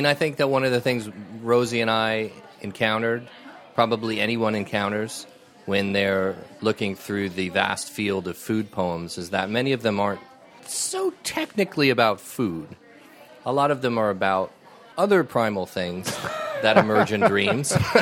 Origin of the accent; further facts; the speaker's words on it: California, United States; I'm sort of from California